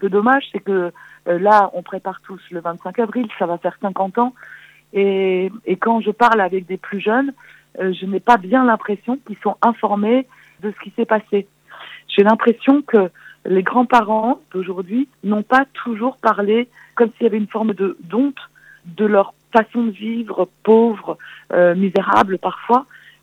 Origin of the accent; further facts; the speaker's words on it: France; même si je suis d'une mère française et que j'ai grandi en France